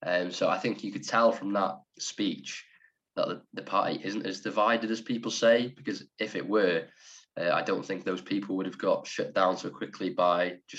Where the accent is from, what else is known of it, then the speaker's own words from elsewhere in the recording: Holyhead, Wales, United Kingdom; I'm definitely not middle class. I'm from Holyhead, which is very much a deprived town in Wales.